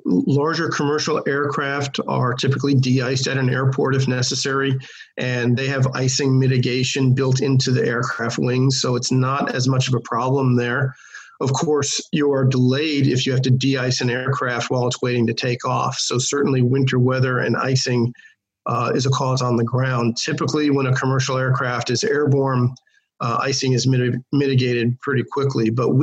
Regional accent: New York, United States; that's one of the things that got me into meteorology as a kid growing up in New York, waiting for that big nor'easter

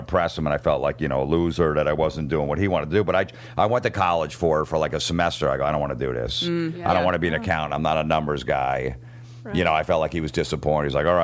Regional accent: New Jersey, United States; We're from Jersey, and they had no respect for us.

